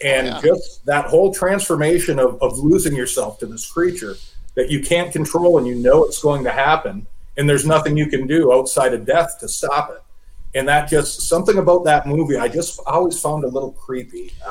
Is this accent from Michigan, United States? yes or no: yes; Michigan, United States; And growing up in Michigan's Upper Peninsula where we're at, you really need to have a pretty good imagination sometimes, especially back then, to really keep yourself going.